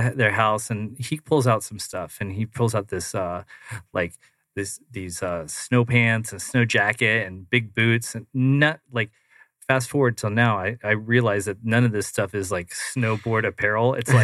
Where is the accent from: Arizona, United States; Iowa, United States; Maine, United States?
Arizona, United States; Phoenix; 5 o'clock in the morning is freezing. And we're from Phoenix.